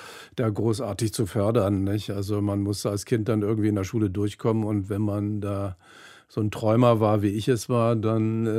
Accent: Rudow, Berlin, Germany; Aber ich bin in Rudow aufgewachsen, in einem wunderschönen, verwilderten Garten

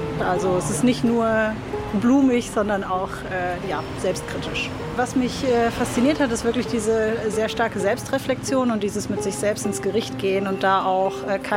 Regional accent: Cologne, North Rhine-Westphalia, Germany; ich komme aus Köln

